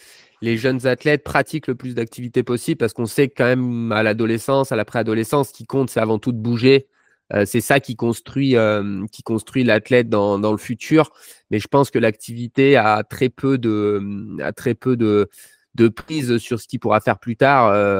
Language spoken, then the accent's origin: French; Auvergne-Rhône-Alpes, France; moi je viens du Trièves, c'est une petite région de moyenne montagne dans le sud-Isère, où il n'y a pas beaucoup d'habitants